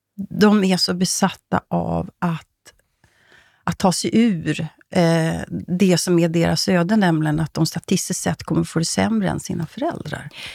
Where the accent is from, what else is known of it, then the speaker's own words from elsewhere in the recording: Sweden; Alltså jag blir lite upplivad som svensk